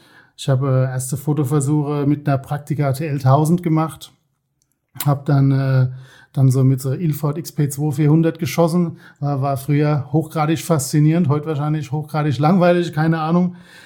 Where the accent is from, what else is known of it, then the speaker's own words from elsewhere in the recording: Worms, Rhineland-Palatinate, Germany; born there; now in Osthofen, Germany; Ich bin gebürtig aus Worms, genau. Wohne jetzt seit fast 20 Jahren in Osthofen.